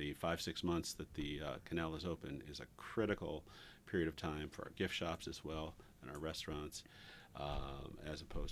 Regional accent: Gasport, New York, United States; I was born in Lockport, raised in Gasport, went to high school in Middleport, went to college at Brockport.

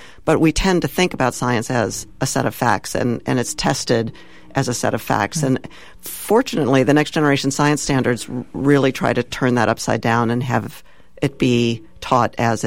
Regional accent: California, United States; Well, I guess from my point of view as a Californian, and knowing that climate change is generally taught well here

